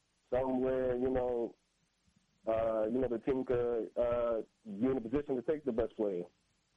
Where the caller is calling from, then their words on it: Bronx, New York, United States; The Boogie.